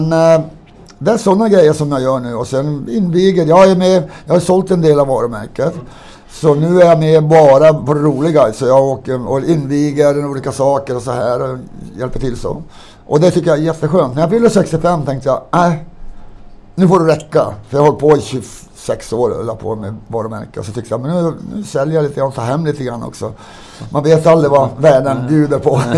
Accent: Kiruna, Norrbotten County, Sweden; born there; Jag född i Kiruna.

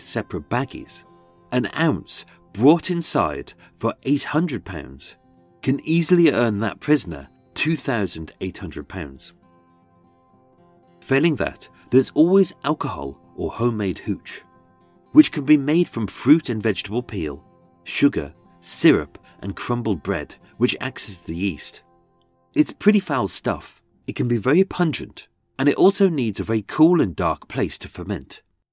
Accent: Birmingham, West Midlands, United Kingdom; accent: Brummie; This week, even though William was an American, I shall perform this in my birth accent. As being a Brummie, I used to sound like Benny from Crossroads.

